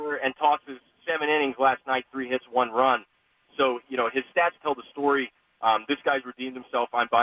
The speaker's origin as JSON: {"language": "English", "town": "Charlotte", "region": "North Carolina", "country": "United States", "tie": "born or raised there", "moved": "as an adult", "said": "So I grew up in Charlotte. I didn't have baseball. There's no team there. You got the Braves 4 hours away. They're terrible. So I moved up here in 2016"}